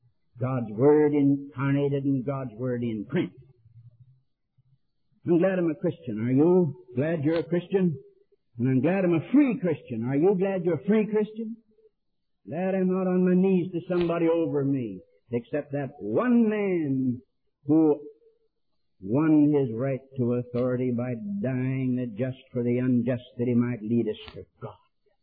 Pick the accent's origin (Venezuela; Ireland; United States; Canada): United States; I'm not ashamed to stand up and say, I'm an American.